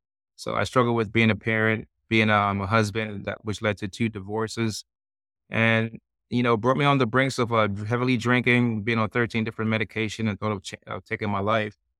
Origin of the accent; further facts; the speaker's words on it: Jamaica; my story started as a kid growing up in Jamaica, and it was not the most ideal situation that I embarked upon. So, you know, grandparents are from Cuba, other grandparents are from England